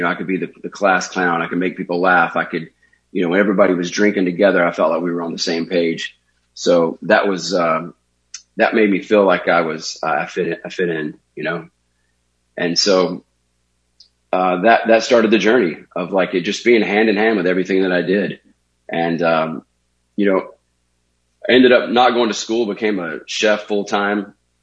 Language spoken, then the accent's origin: English; Deep South, United States; I grew up in the Deep South. I had a loving family